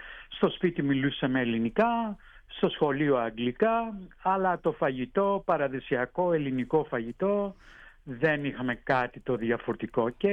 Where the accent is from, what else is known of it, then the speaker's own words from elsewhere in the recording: Australia; αισθάνομαι Αυστραλός γιατί γεννήθηκα στην Αυστραλία.